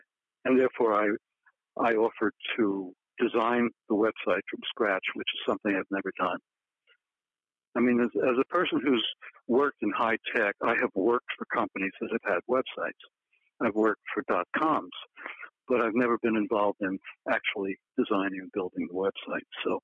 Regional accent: New York City, New York, United States; also born or lived in Connecticut / California; I mean, I grew up in New York City. I lived in Connecticut. I lived in California.

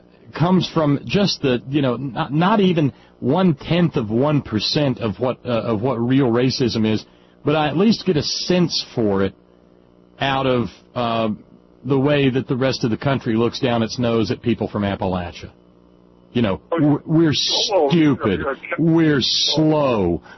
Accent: Scotland, United Kingdom; yeah, I'm Scottish, but before that I was, some sort of crazed-ass Viking.

